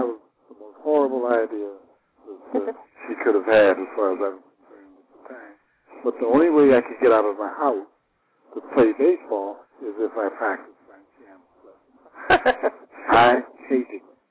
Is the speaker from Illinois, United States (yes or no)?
yes; Chicago, Illinois, United States; Well, as a little boy growing up in Chicago, I was not interested in music at all.